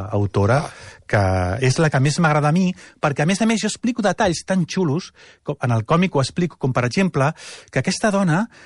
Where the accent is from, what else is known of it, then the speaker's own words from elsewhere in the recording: Martorell, Catalonia, Spain; el meu poble Martorell, el meu poble natal, sí.